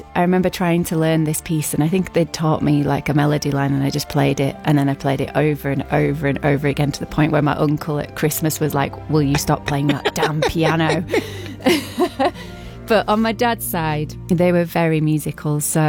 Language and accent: English; Northern Ireland, United Kingdom; moved away; also born or lived in Barnsley; And then when we moved from Northern Ireland to Barnsley, there was an amazing performing arts service there that was opposite the football pitch.